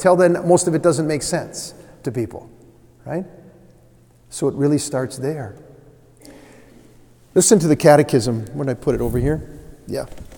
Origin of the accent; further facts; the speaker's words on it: New Ulm, Minnesota, United States; Everywhere in the world we go, there's always at least one person who's heard of New Ulm. We were, first time I brought her to my hometown